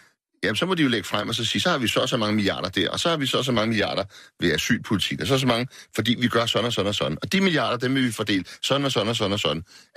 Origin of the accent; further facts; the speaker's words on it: Gladsaxe, Capital Region of Denmark, Denmark; nu er jeg opvokset i Gladsaxe